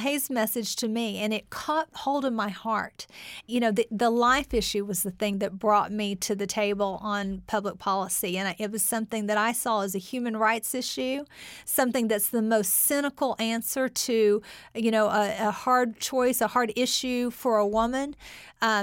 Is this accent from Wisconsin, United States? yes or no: no; Paintsville, Kentucky, United States; I grew up in Appalachia.